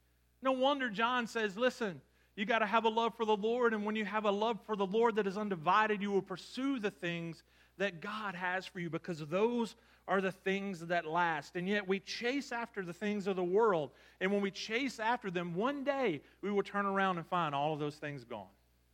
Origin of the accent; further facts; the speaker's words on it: Louisiana, United States; And I'm sitting here from Louisiana, and I was like, "Neither. I'm an LSU fan."